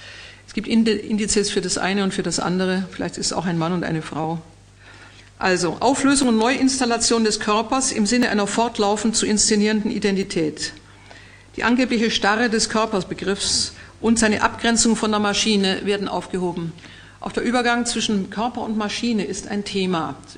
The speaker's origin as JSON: {"language": "German", "town": "Erlangen", "region": "Bavaria", "country": "Germany", "said": "ich komme ja aus Erlangen, wo sie häufig gemacht werden"}